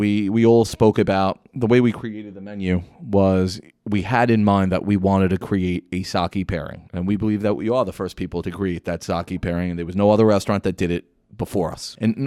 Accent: United States; You know, being American, being Italian, we're not accustomed to eating red cornet fish that looks like a monster.

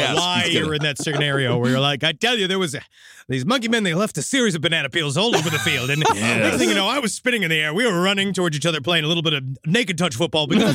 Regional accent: St. Louis, Missouri, United States; I'm a city guy. I'm from St. Louis.

